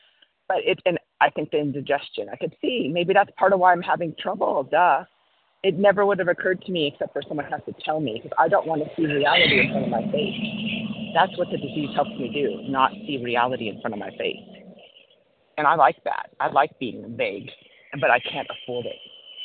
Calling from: Cody, Wyoming, United States; Certainly. I'm calling from Cody, Wyoming.

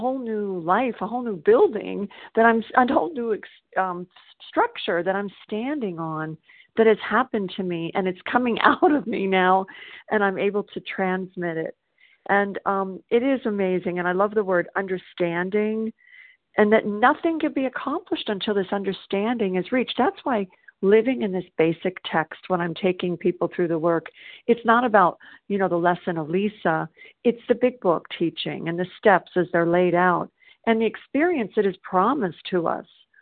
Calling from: South Carolina, United States; And I'm calling from South Carolina, and it's so nice to be back on the meeting this morning.

